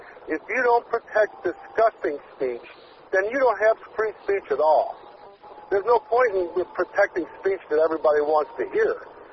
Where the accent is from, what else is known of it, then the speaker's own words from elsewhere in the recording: United States; It's our duty as American citizens, if we disagree with our government, to protest and speak out against it.